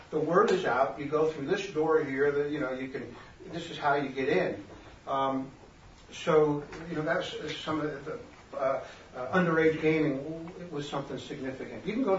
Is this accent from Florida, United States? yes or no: no; New York, United States; The drinking age when I was growing up in New York was 18.